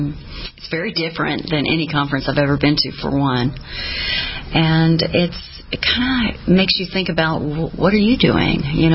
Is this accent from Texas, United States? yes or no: yes; Houston, Texas, United States; Yeah, I was born in Houston, born and raised in Houston.